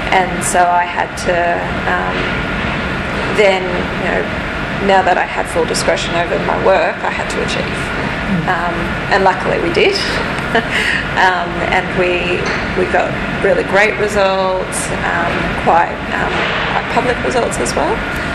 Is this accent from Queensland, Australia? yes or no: yes; Bundaberg, Queensland, Australia; my hometown is... It's Bundaberg, which is in Queensland. It's regional. It's quite a racist and homophobic, and in a lot of ways not a safe place.